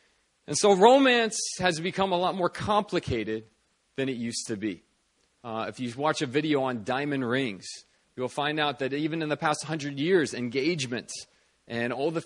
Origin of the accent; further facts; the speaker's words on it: United States; It's very different, I guess, culture that I grew up in the States.